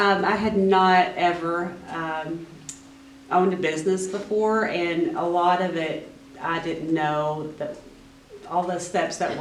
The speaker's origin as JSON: {"language": "English", "town": "Breckinridge County", "region": "Kentucky", "country": "United States", "also_born_or_lived": "Louisville", "said": "Well, I'm from Breckenridge County. I moved away for several years. I lived in Louisville for about 15 years."}